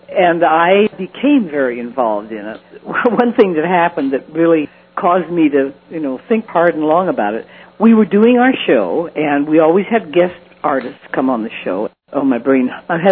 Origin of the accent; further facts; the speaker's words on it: Nebraska, United States; also born or lived in Hawaii; I was born in Hawaii. Mm-hmm. My father was in the Navy. And when the war started, we were moved back to his home state, my mom's home state of Nebraska.